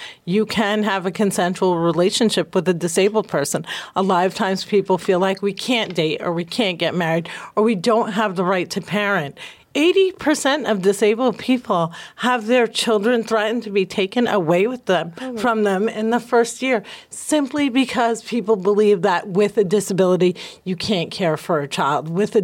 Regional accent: New Jersey, United States; And I'd be like, I'm from Jersey.

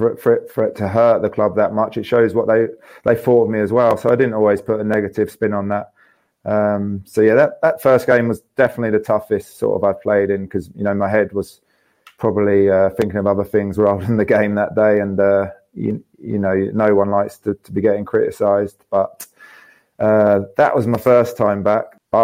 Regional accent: Hastings, South East England, United Kingdom; Obviously, wasn't old enough growing up in Hastings.

